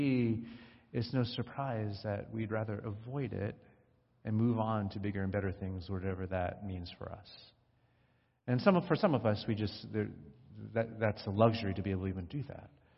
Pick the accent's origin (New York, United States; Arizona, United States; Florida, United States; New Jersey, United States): New Jersey, United States; If you didn't know already, I grew up in New Jersey, and the town that I grew up in wasn't particularly diverse.